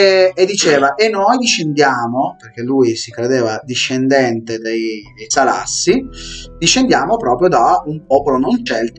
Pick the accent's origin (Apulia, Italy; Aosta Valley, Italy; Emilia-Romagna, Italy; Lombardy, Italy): Aosta Valley, Italy; also born or lived in Ivrea; essendo anche valdostano, quindi le mie origini mi portavano anche a queste origini celtiche, non solo quelle romane, ma anche quelle celtiche